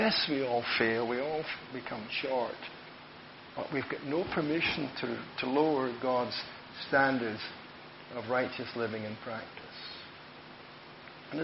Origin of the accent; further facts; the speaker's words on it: Scotland, United Kingdom; born there; Because I was born in Scotland, you were born in England